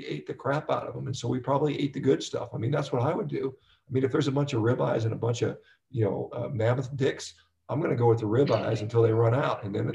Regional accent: Texas, United States; I've been a big fan of beef, as an American, beef is, and as a Texan, beef is a big thing.

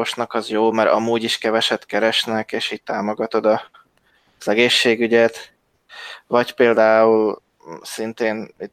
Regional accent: Slovakia; mi, mint felvidéki magyarok kisebbség, két helyről is kapunk támogatásokat, a szlovák államtól is

